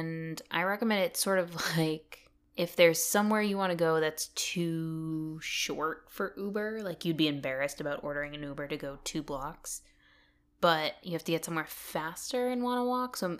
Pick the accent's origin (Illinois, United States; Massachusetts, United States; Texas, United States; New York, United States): Massachusetts, United States; So I'm from Massachusetts and I'm used to like roads just being completely fucked with potholes.